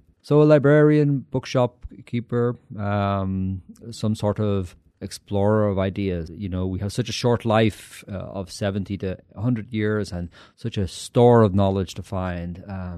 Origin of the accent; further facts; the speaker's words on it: Ireland; I grew up in Ireland